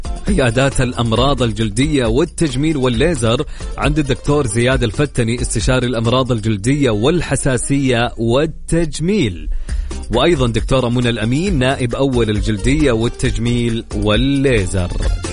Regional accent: Saudi Arabia; انا من السعوديه.

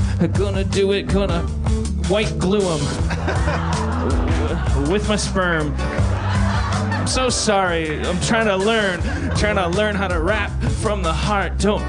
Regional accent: Wisconsin, United States; I'm from Wisconsin.

